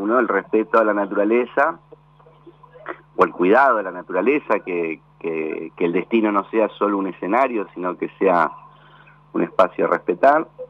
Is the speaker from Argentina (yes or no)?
yes; Santa Fe, Argentina; somos santafesinos y tenemos raíces acá